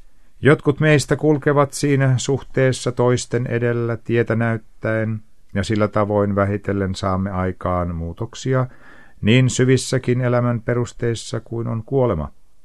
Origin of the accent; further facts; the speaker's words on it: Helsinki, Uusimaa, Finland; kun täällä Helsingissä, jossa olen syntynyt ja kasvanut